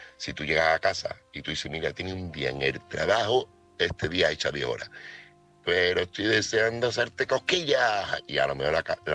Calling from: Seville, Andalusia, Spain; corresponsal de Sevilla

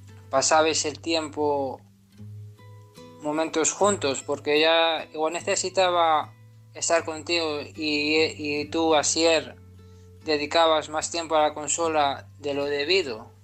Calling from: Asturias, Spain; de Asturias

